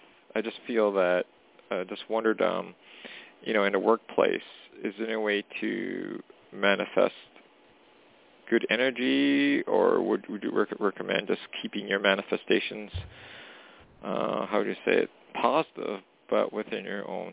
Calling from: Western Canada, Canada; I'm calling from Canada.

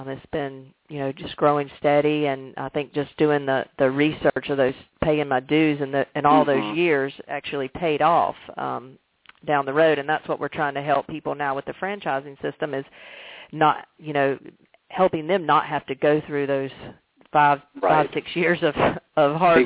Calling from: Charlotte, North Carolina, United States; Charlotte, North Carolina.

